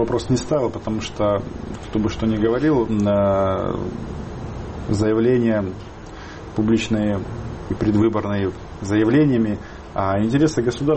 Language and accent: Russian; Ukraine; Ну, я украинец